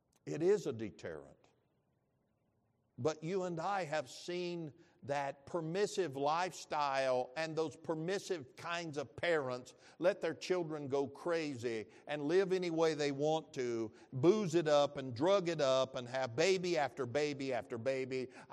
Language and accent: English; Arkansas, United States; Years ago when I was growing up in Arkansas, that was the method of capital punishment, an electric chair at the state prison.